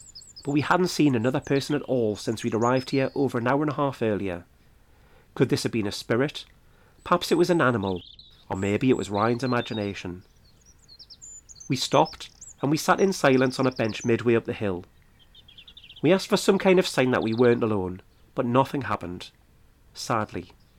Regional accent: Selkirk, Scotland, United Kingdom; the Selkirk Royal and Ancient Borough Ex-Standard Bearers Association from my hometown rode through the area.

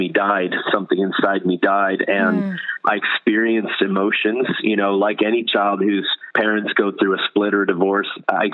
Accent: Florida, United States; I mean, I grew up in Florida, and this was during the influx of lots of Caribbean nations into Florida.

